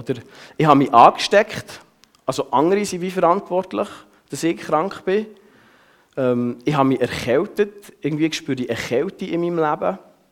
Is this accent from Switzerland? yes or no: yes; Switzerland; wir reden ja nicht so gerne über Geld als Schweizer